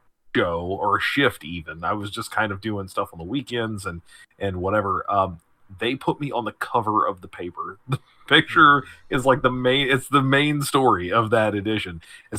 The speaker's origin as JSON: {"language": "English", "town": "New Madrid", "region": "Missouri", "country": "United States", "tie": "born or raised there", "said": "The Weekly Record, which is the New Madrid newspaper. I grew up in New Madrid originally."}